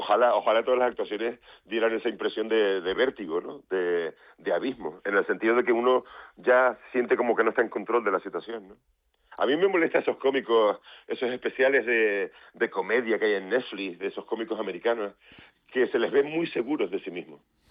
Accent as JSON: {"language": "Spanish", "region": "Canary Islands", "country": "Spain", "tie": "born or raised there", "said": "cuando yo tenía 14 años, empieza a … mi pueblo, en el sur de Tenerife."}